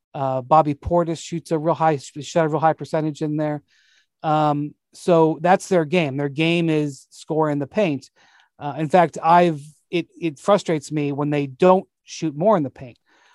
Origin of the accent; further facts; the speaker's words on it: Cleveland, Ohio, United States; I'm from Cleveland, folks. I'm not from Paris.